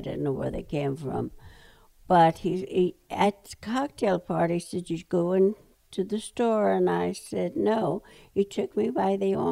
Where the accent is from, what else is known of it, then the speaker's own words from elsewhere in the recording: Ireland; I'm Irish, remember, and I had a lot of Irish friends.